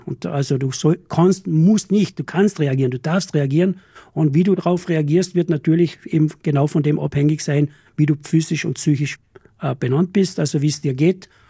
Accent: Klopeiner See, Carinthia, Austria; also born or lived in Vienna; Ich habe in Wien gelebt, war dort Leichtathlet, war Wiener Meister und bin dann zurückgekommen nach Kärnten in meine Heimat, also am Klopainersee, wo ich ja wohne und aufgewachsen bin.

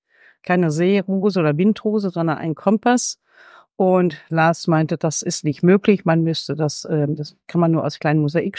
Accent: Berlin, Germany; ich komme aus Köpenick, Berlin

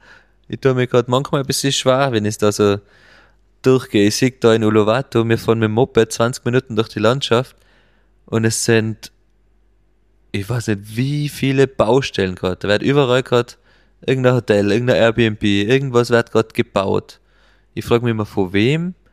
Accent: Austria; bei uns in Österreich

